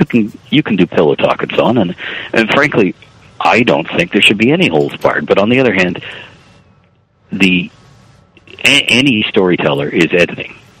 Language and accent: English; Canada; And as a Canadian, this left me scratching my head at times.